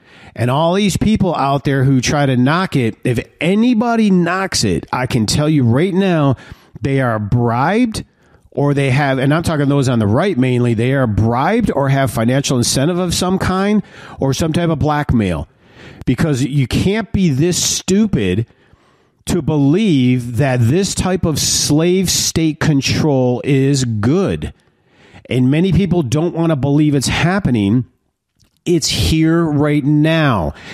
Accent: Detroit, Michigan, United States; And I grew up in Detroit, and so reasonable Democrats were these old blue dogs.

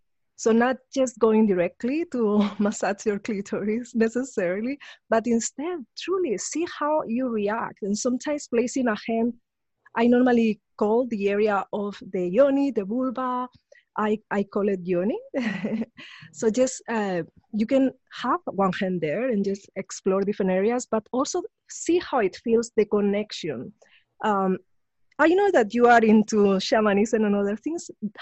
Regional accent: Spain; growing up in Spain was very dramatic for me. I was the only Black person I met until I was 14. Because my dad is from Nigeria, but my mom left him. Mm. So my mom is part German.

